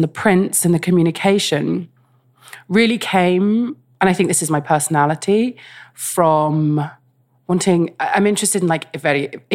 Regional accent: London, United Kingdom; I grew up in West London.

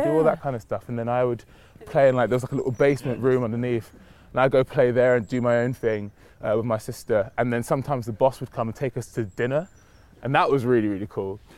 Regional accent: New Cross, London, United Kingdom; No, I grew up in New Cross. So born in Lewisham Hospital, grew up in New Cross for like 3 years or so.

